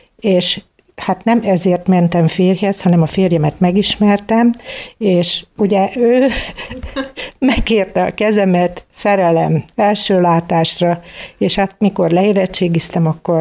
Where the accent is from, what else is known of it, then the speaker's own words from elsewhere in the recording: Kiskunhalas, Bács-Kiskun, Hungary; kiskunhalasi vagyok, az egész családom kiskunhalasi. Az 1670-es évektől él itt a családom visszamenőlegesen, és minden rokonunk nagyjából itt élt